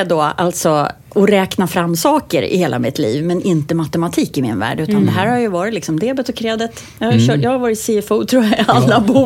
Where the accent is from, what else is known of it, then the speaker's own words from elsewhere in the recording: Vallentuna, Stockholm County, Sweden; also born or lived in Portugal; Vi bodde ju då i Portugal när jag var liten. Så när jag gick i lekis, vi är uppvuxen i Ormsta i Vallentuna, som då var ett nybyggnadsområde.